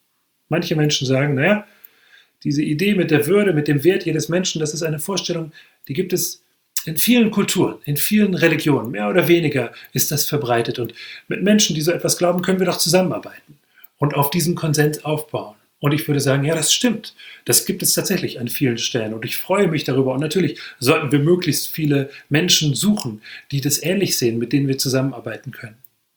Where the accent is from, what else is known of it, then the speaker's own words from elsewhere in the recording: Hesse, Germany; in meinem Heimatort umherlaufe, das ist ein kleines Dorf in der Nähe von Marburg im hessischen Hinterland